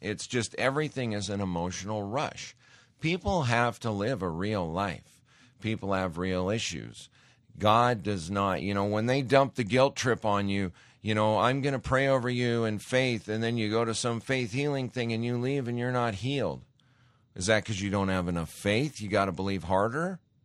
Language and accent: English; Montana, United States; Growing up in Montana, I was saying words in elementary school you would never even want to hear.